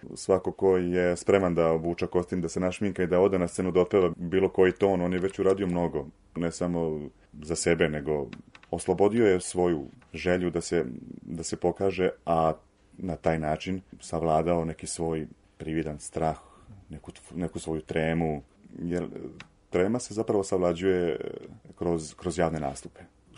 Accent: Serbia; nije to samo kod nas u Srbiji

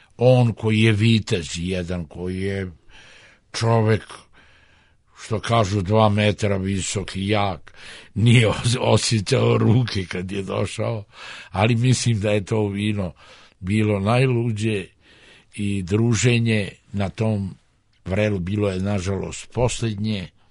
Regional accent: Bosanska Krupa, Federation of Bosnia and Herzegovina, Bosnia & Herzegovina; kada je u Bosansku Krupu, tu sam pravio od 86. do 91. u mom rodnom gradu

